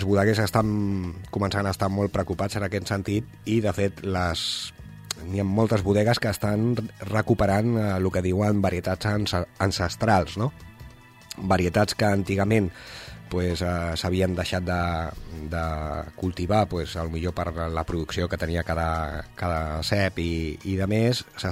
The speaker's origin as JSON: {"language": "Catalan", "town": "Barcelona", "region": "Catalonia", "country": "Spain", "said": "jo que sóc de Barcelona, doncs el mes de febrer sempre ha sigut el mes més fred"}